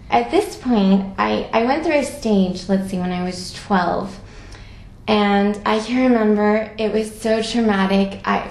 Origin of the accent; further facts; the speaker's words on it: United States; definitely Chinese American. So I think that in terms of how I identify, I would definitely say that I'm Chinese American.